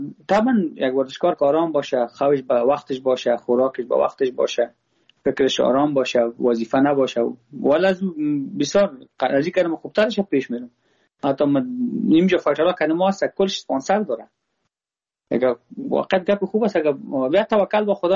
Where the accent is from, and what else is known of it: Afghanistan